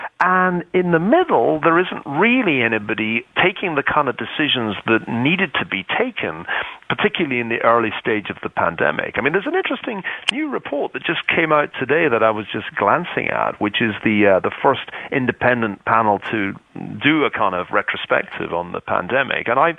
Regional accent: United Kingdom; And being British, I had to look up what SOL means

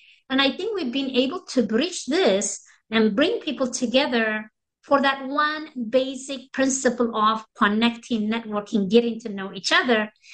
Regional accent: Eritrea; English is a second language; I come from Eritrea in East Africa. But that's just one country I come from, but I do belong to the world.

